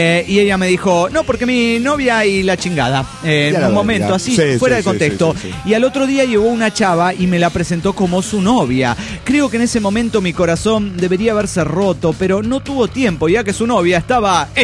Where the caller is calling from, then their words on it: Empalme Escobedo, Guanajuato, Mexico; Aquí en Guanajuato.